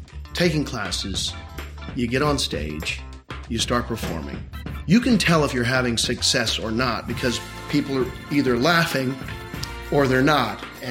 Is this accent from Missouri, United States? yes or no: yes; Tipton, Missouri, United States; I grew up in Tipton, Missouri, which is right in the center of the state, about a half an hour north of the Lake of the Ozarks.